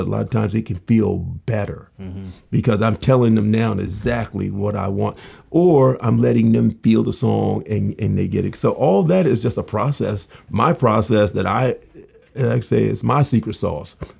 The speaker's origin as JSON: {"language": "English", "town": "St. Michaels", "region": "Maryland", "country": "United States", "tie": "born or raised there", "said": "My grandfather, I grew up in St. Michael's. My grandfather lived right next door to us"}